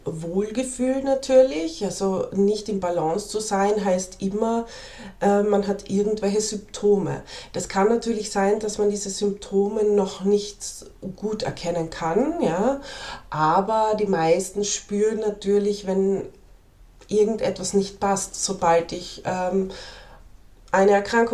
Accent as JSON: {"language": "German", "region": "Carinthia", "country": "Austria", "said": "Ich komme aus Österreich, hört man vielleicht auch an meinem Dialekt, aus dem schönen Kärnten."}